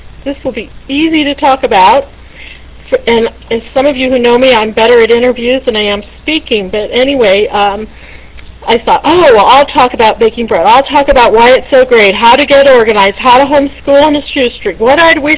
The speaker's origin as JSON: {"language": "English", "region": "New Jersey", "country": "United States", "tie": "born or raised there", "said": "I grew up in New Jersey, in an affluent suburb of New York City."}